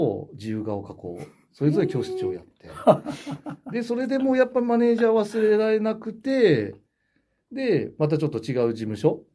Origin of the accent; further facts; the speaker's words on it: Shin-Koiwa, Tokyo, Japan; 出身は東京です。